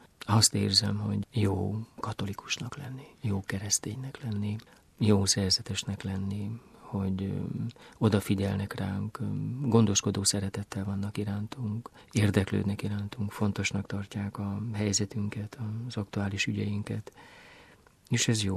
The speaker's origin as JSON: {"language": "Hungarian", "region": "Zakarpattia Oblast", "country": "Ukraine", "tie": "born or raised there", "said": "Mi Kárpátalján sohasem éreztük azt, hogy mi nem tartozunk Magyarországhoz. Én gyerekkoromtól fogva úgy nevelkedtem, hogy én magyar vagyok, és teljesen természetes volt az, hogy a környezetemben oroszul, ukránul beszéltek, de a szülőfalunkban, a családi házban ott csak magyarul beszélgettünk"}